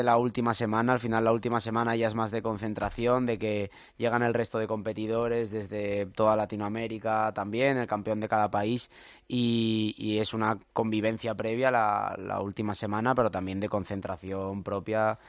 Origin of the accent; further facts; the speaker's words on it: Muros de Nalón, Asturias, Spain; now in Madrid, Spain; yo soy de un pueblo de Asturias, no soy de Oviedo.